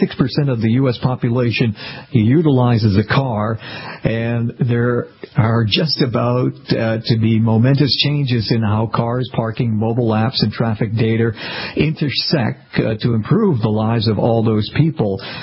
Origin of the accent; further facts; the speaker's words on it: Boston, Massachusetts, United States; I'm from Boston originally and have made many a trip from Boston into the city of New York, and it's always an adventure.